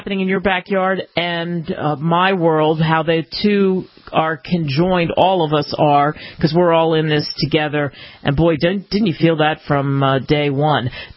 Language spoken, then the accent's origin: English; East Coast, United States; also born or lived in California; I grew up on the East Coast and dealt with hurricanes, not tornadoes, and not earthquakes.